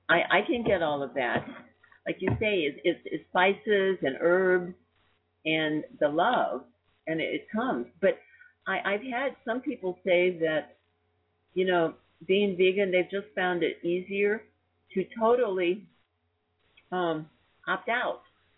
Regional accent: Midwest, United States; I grew up in the Midwest, and everything, trust me, had meat in it.

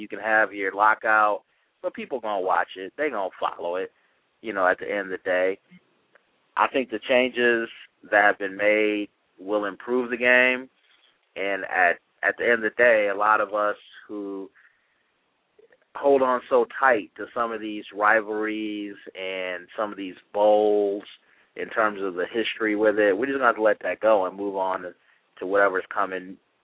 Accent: Michigan, United States; You know, I grew up in Michigan, so naturally I'm always going to follow Big Blue and Big Green.

